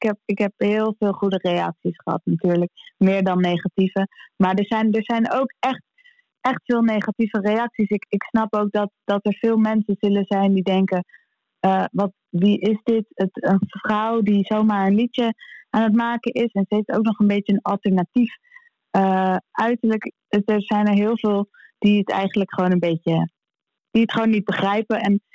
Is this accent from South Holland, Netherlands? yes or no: no; Amsterdam, North Holland, Netherlands; we als Amsterdammer en als Ajax-ziet heel trots zijn